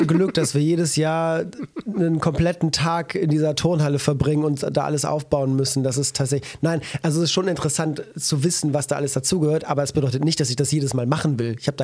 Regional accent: Walhorn, Wallonia, Belgium; Ich weiß, in meinem Heimatdorf in Wallhorn, die haben halt nicht nur 10, 12 Spielerinnen

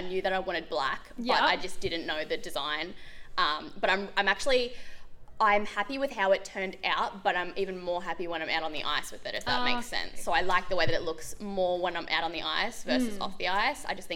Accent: Australia; that's something that I've lost as an Australian. I now say ketchup all the time.

